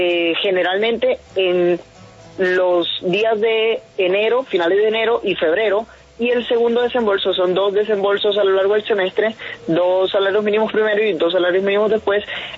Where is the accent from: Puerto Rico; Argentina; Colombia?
Colombia; Valledupar, Cesar; De Valledupar, César.